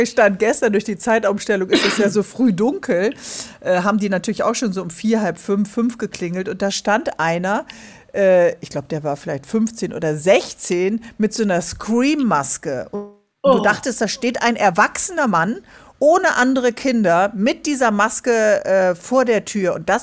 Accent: Bremen, Germany; bin auch noch in Bremen, meine Heimatstadt

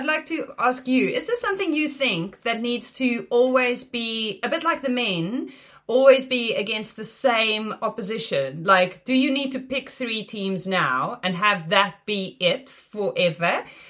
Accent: South Africa; It does, for me, obviously, as a South African, because the women's game there is quite far behind

